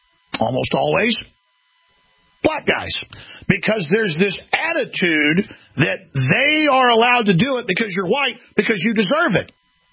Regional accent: Dallas, Texas, United States; I've been in savage Conan the Barbarian fights growing up in Dallas, Texas, ladies and gentlemen

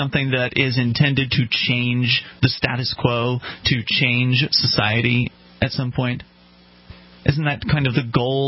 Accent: the South, United States; I'm a little slow. I'm from the South.

